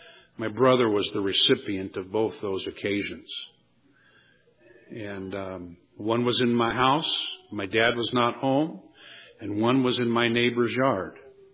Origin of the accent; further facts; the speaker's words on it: United States; Growing up in America, long before there was an ADA, buildings were built in the way they were